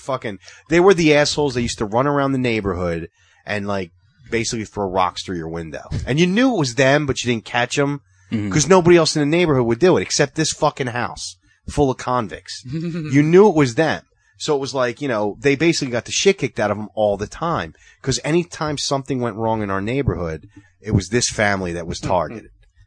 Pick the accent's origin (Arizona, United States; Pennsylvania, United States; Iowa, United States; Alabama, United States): Pennsylvania, United States; Philadelphia; This one fucking idiot, this kid, it was my brother's age growing up in Philly.